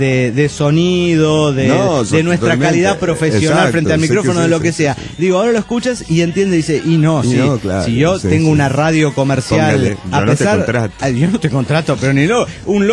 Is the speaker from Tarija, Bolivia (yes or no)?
no; Cochabamba, Bolivia; Soy el atrevido de Cochabamba, Bolivia.